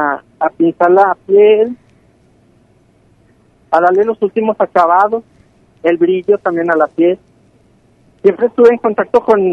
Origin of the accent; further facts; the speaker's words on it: Guadalupe, Zacatecas, Mexico; soy originario de San Jerónimo, Guadalupe, Zacatecas, una comunidad de Zacatecas.